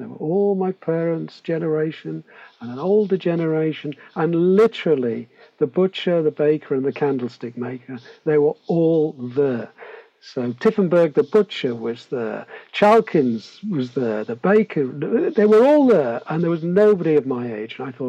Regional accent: Liverpool, North West England, United Kingdom; I'm originally from Liverpool, so I was born and bred in Liverpool, where I spent my early years going to the two Jewish schools in Liverpool.

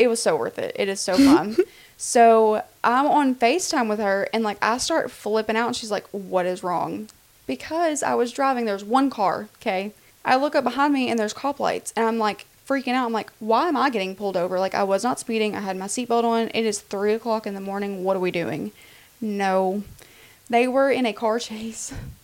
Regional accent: Kentucky, United States; I mean I'm from Kentucky and then that's Colorado, that's all the way on the other side.

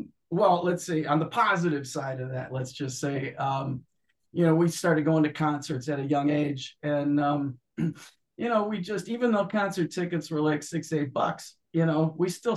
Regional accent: Cleveland, Ohio, United States; It was kind of inevitable growing up in Cleveland, Ohio in the 70s or 60s and 70s. I came from a musical family.

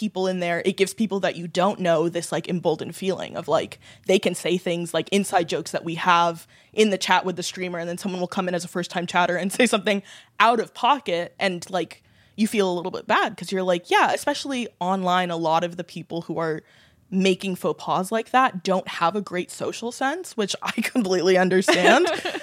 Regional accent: California, United States; I grew up in California. I went to a hippie cult school for all of my school years.

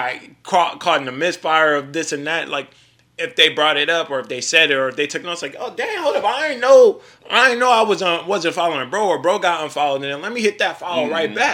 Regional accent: Grand Rapids, Michigan, United States; there's another guy, you know, that comes from my hometown, Grand Rapids, Michigan

